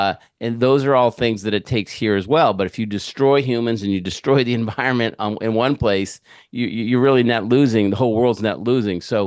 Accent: New England, United States; And I grew up in American manufacturing in New England.

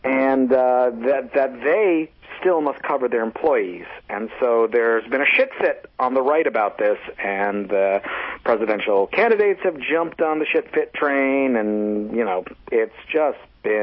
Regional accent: Louisiana, United States; But I was raised in Catholic South Louisiana.

